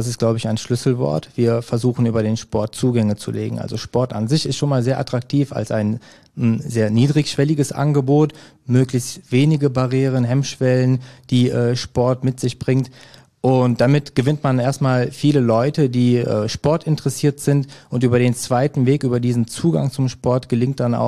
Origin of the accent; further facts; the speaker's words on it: Hückelhoven, North Rhine-Westphalia, Germany; also born or lived in Erkelenz; ich bin 31 Jahre alt, in Erkelenz geboren und Hückelhofener. Ich wohne auch noch in Hückelhofen.